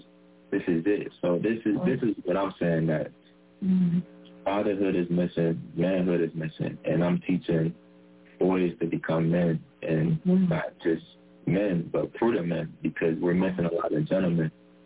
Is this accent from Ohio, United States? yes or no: yes; Steubenville, Ohio, United States; If I'm from Steubenville, I walk the same halls in Hardin Middle School, Steubenville Big Red.